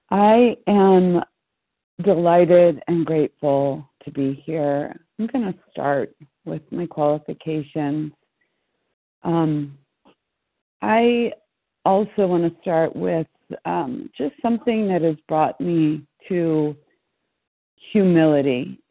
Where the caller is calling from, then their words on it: Pennsylvania, United States; I'm calling in from Pennsylvania.